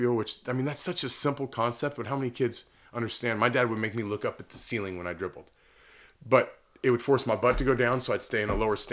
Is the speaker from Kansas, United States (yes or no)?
no; Oregon, United States; Yeah, we were really lucky growing up in Oregon with so many great coaches and really some really good players.